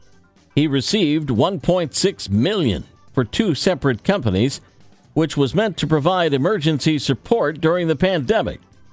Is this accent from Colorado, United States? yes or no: no; Springfield, Illinois, United States; One Illinois school from my hometown is saying, get out of your PJs. Springfield, Illinois Public Schools has updated its dress code policy